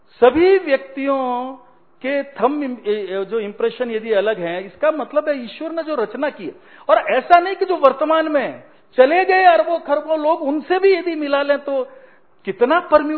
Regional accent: Jodhpur, Rajasthan, India; मैं जैसे जोधपुर से आता हूं

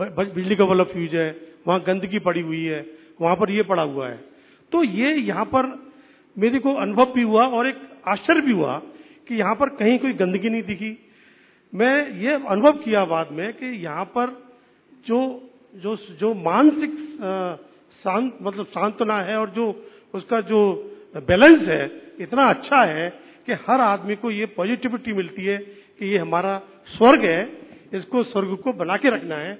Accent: Faridabad, Haryana, India; और मैं फरीदाबाद हरियाणा से आया हूं।

